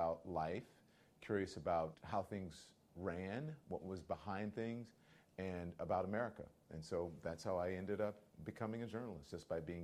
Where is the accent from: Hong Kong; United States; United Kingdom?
United States; I have a responsibility not only as a journalist, but as an American, to tell the truth